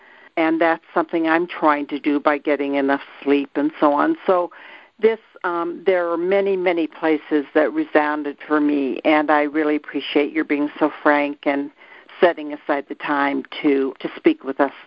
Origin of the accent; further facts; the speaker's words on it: Oregon, United States; I'm from Southern Oregon in the Jefferson State Intergroup.